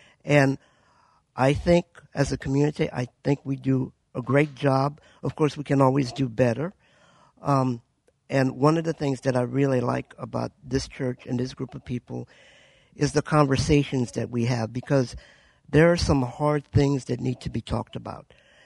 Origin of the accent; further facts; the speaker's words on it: Louisiana, United States; also born or lived in Tacoma; now in Spokane, United States; First half of my life, I grew up in Louisiana. Second half up here. I was in Tacoma and then here in Spokane.